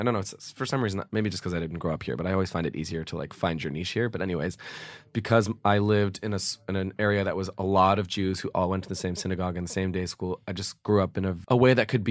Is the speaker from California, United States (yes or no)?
yes; Los Angeles, California, United States; What, West, in like right Westwood. Near UCLA.